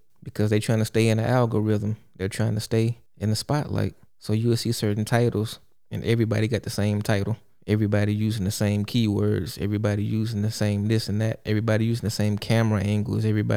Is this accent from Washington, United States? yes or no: no; Texas, United States; nobody really sweating that sandwich that crazy because, you know, I'm from Texas.